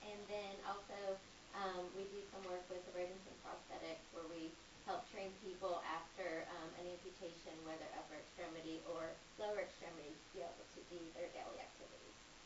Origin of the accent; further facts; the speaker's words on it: Tennessee, United States; I was a transport from Tennessee, hence the accent.